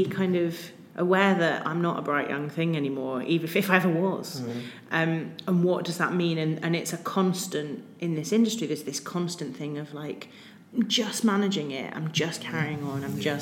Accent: Wolverhampton, West Midlands, United Kingdom; I'm from Wolverhampton.

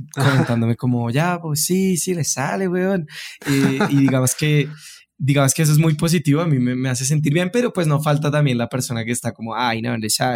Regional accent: Colombia; yo soy de Colombia y todos sabemos que en Colombia tenemos un estereotipo desde los 80

